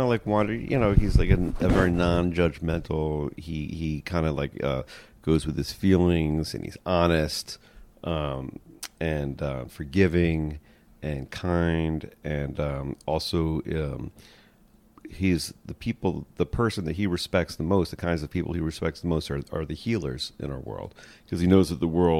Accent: Texas, United States; accent: Texas; that was my Texas accent.

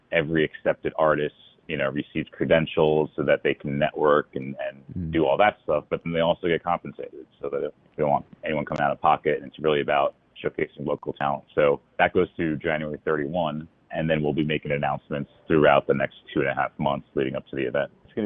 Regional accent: New Jersey, United States; also born or lived in Los Angeles; now in Durham, United States; I'm originally from New Jersey, and at the time I was out in Los Angeles living out there, and it was just a great excuse to come back to the East Coast, but like I didn't want to go back to Jersey or New York.

